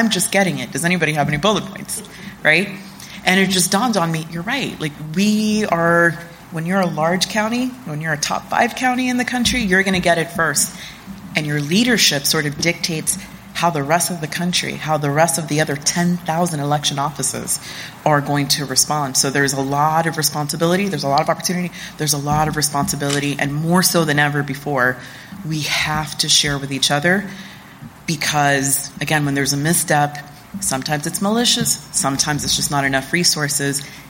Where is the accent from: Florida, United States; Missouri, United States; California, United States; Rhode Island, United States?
Florida, United States; I come from Florida where there's a hurricane every year, right?